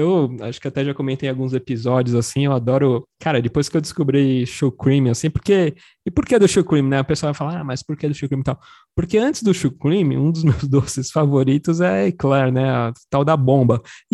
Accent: São Paulo, Brazil; Eu sou da Mooca, tô pertinho, do lado aí da Anália Franco aqui.

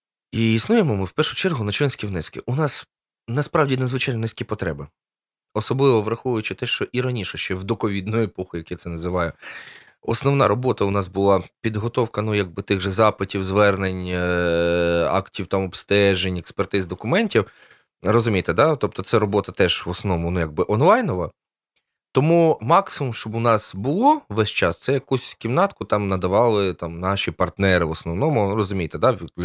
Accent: Poltava, Poltava Oblast, Ukraine; also born or lived in Odesa; мені вже 34 роки. Народився я в Одесі, але в такому юному бадьорому віці 6 років разом з батьками переїхав до Полтави. Власне, у мене в Полтаві коріння є, це дідусь мій по лінії матері, ну, моя мама, власне, з Полтави. Тут навчався, працював.

